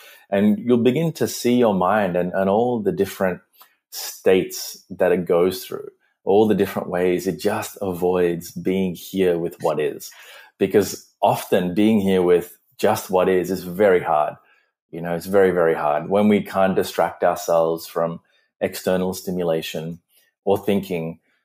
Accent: Sri Lanka; now in Australia; I was an immigrant when I moved from Sri Lanka to Australia, and I experienced a lot of abuse and a lot of racial abuse and new country.

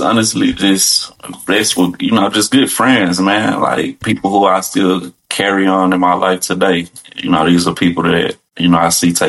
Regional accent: Missouri City, Texas, United States; Man, I grew up in Houston, Texas. Well, outside, it's a little outskirt called Missouri City, formerly known as Mo City.

